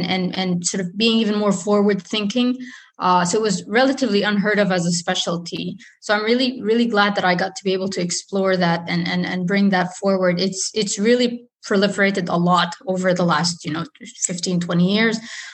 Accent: Saudi Arabia; I come from Saudi Arabia.

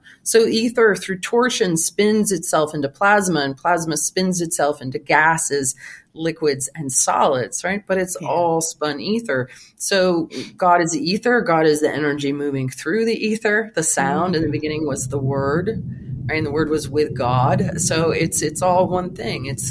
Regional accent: Vermont, United States; I'm a woman from Vermont waving tuning forks around people as a target.

